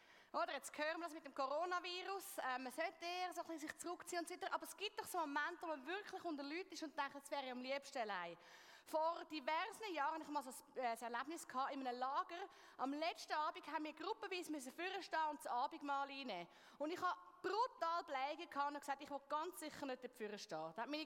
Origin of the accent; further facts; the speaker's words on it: Zurich, Switzerland; Ich bin ursprünglich aus Zürich, darum rede ich etwas schnell.